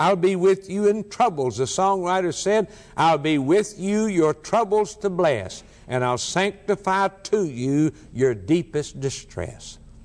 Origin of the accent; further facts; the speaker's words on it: Alabama, United States; I was raised in South Alabama, where they have a lot of storms and tornadoes, and many people there have storm shelters.